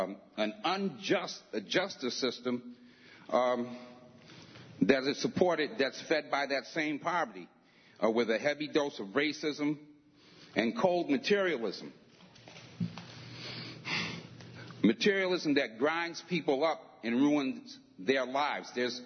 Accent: Ithaca, New York, United States; I'm from Ithaca.

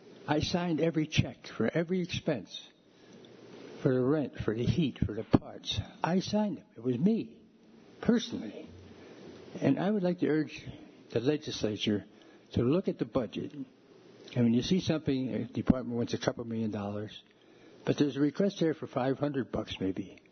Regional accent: Philadelphia, Pennsylvania, United States; moved away as an adult; now in Lansing, United States; I grew up in the Philadelphia area in 1954.

